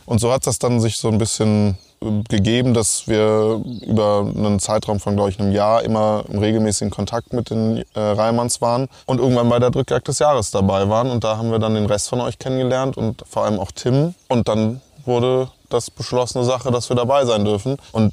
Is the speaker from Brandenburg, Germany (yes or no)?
yes; Brandenburg, Germany; Ja, ich komme aus Brandenburg.